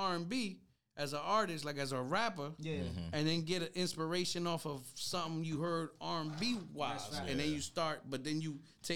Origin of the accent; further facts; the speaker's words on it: Orange, New Jersey, United States; growing up in Old Range.